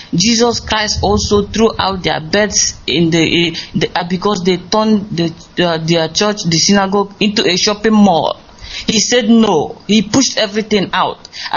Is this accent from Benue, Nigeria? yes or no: no; Enugu State, Nigeria; now in Malaysia; I'm from Enugu State, Enugu East Local Government, and residing here in Malaysia.